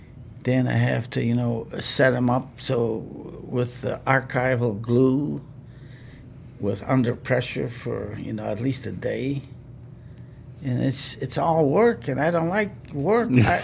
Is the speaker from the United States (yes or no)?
yes; Indiana, United States; they said, oh, okay, we'll file